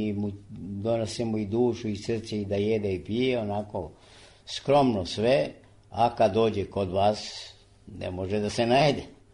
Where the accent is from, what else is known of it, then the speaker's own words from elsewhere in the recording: Serbia; Mi smo, naši Srbi iz dijaspore, su napravili ogromne objekte po selima, koji su prazni.